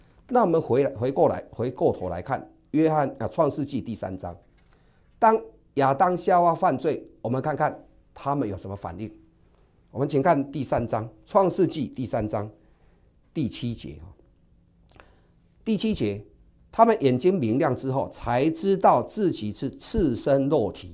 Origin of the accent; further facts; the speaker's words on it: Taiwan; 这就是我们台湾人讲的脚尾都冷去了